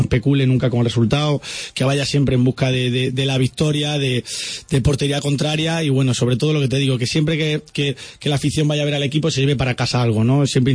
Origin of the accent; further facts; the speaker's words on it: Mérida, Extremadura, Spain; yo soy una persona que soy de aquí, de Mérida, que he mamado en Mérida desde pequeño, que he sido abonado desde pequeño